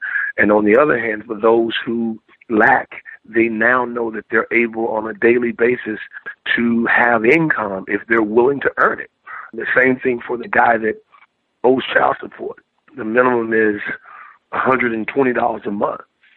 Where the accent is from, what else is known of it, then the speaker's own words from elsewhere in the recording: Texas, United States; I'm from Texas. That's all we knew.